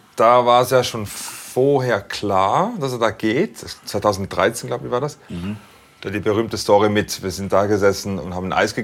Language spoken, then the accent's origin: German; Switzerland; moved away; Papa ist Italiener, Mama ist Schweizerin, aber aufgewachsen in der Schweiz. Ja. Aber zweisprachig